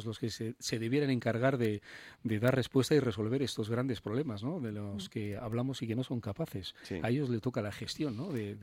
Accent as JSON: {"language": "Spanish", "town": "Bilbao", "region": "Basque Country", "country": "Spain", "lives_now": "Barcelona, Spain", "said": "Soy de Bilbao, vivo en Barcelona"}